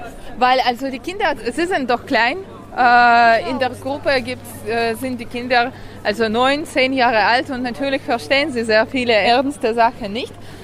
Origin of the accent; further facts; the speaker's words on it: Ukraine; German is a second language; now in Germany; Sowas existiert bei uns in der Ukraine natürlich nicht.